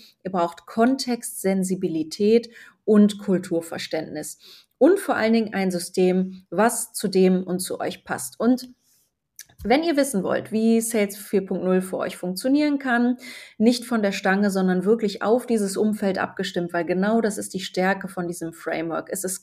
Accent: Germany; also born or lived in Switzerland; das ging mir als Deutsche in der Schweiz, by the way, auch so

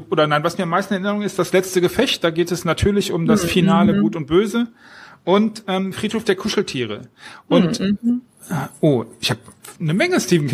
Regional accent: Düsseldorf, North Rhine-Westphalia, Germany; ich bin Düsseldorfer

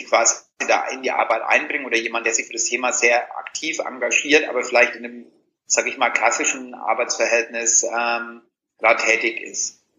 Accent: Bavaria, Germany; wenn ich in meine Heimat fahre nach Franken

